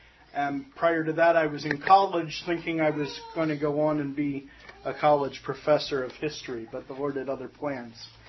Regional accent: Gilbertsville, Pennsylvania, United States; You already know we're from Reading, Pennsylvania. We fellowship with the saints in Gilbertsville, PA. And that's where I grew up.

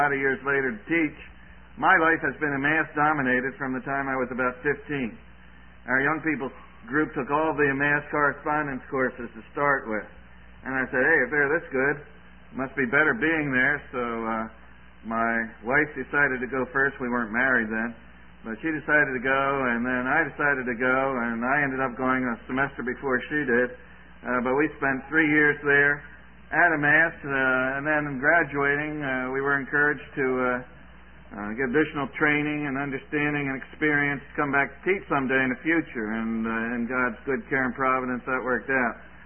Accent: East Coast, United States; also born or lived in Chicago; now in Dubuque, United States; I grew up on the East Coast, and then we lived in the big city of Chicago for 17 years, and we moved to Dubuque

